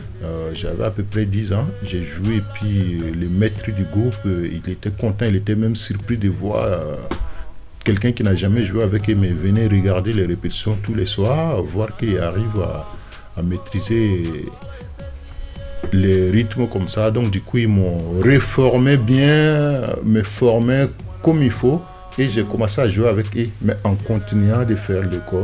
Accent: Burkina Faso; now in France; Je suis burkinabé français. Je suis d'origine burkinabé et français parce que je vis maintenant en France et j'ai la nationalité française. Donc j'ai quitté l'Afrique et maintenant je suis en France. Ma vie est en France.

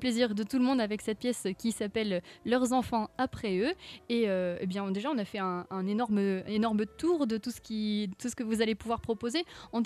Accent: Brittany, France; parce que je suis bretonne, alors j'apprends encore beaucoup de choses, même si ça fait 2 ans que je suis ici

